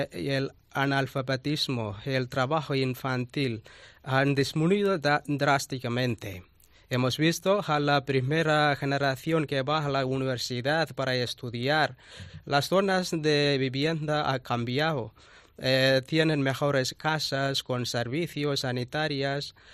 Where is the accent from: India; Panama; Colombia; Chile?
India; Tamil Nadu; Spanish is a second language; de la India, de la provincia de Tamil Nadu.